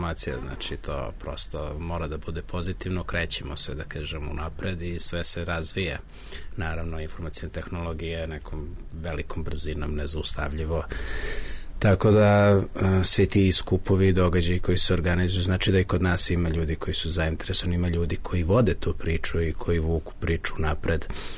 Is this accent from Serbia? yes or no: yes; Kraljevo, Šumadija and Western Serbia, Serbia; ja sam rodom iz Kraljeva, pa sam 98. godine napravio prvi internet service providing van Beograda, to je bio Tron Internet u Kraljevu.